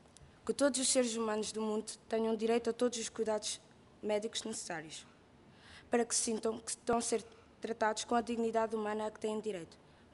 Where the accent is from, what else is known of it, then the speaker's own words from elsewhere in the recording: Togo; sou do Togo, um dos países mais pobres do mundo.